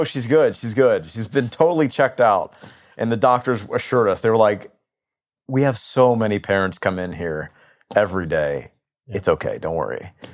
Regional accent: Atlanta, Georgia, United States; Biologically, and we grew up in Atlanta. We really didn't have any other family in the same town.

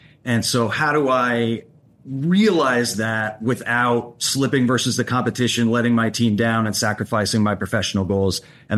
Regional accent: Sacramento, California, United States; now in New York City, United States; I lived in New York City for 17 years. And when I moved my family back to my hometown of Sacramento 6 years ago

